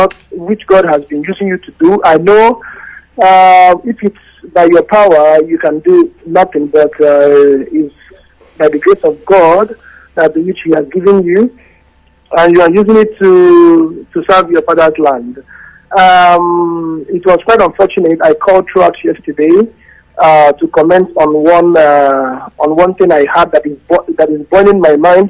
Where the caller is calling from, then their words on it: Malaysia; I'm calling from Malaysia.